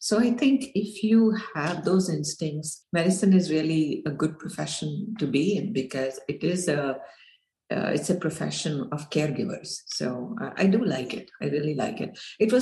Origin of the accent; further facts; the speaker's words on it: India; So, you know, I grew up in India in late 80s